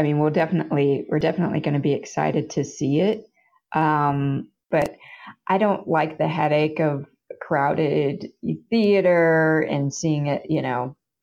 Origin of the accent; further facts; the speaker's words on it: Hendersonville, Tennessee, United States; I grew up in Tennessee, Hendersonville, Tennessee, which is basically a suburb of Nashville.